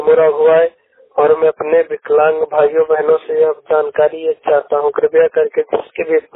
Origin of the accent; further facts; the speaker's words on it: Pratapgarh, Uttar Pradesh, India; मैं उत्तर प्रदेश का प्रतापगढ़ जिले का रहने वाला हूँ।